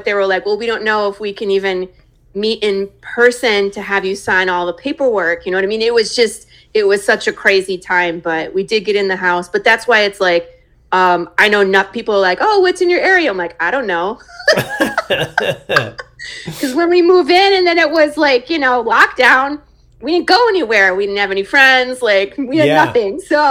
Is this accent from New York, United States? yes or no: no; Michigan, United States; now in Dallas, United States; Grew up there. Was married there. My husband and I moved to California for a few years for his job and then got moved back. to Michigan, and we actually relocated to Dallas area in 2019.